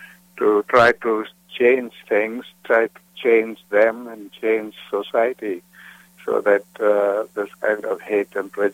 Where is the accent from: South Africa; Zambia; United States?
South Africa; moved away; also born or lived in India; It was difficult because I grew up in South Africa at a time when there was a lot of hate and prejudice there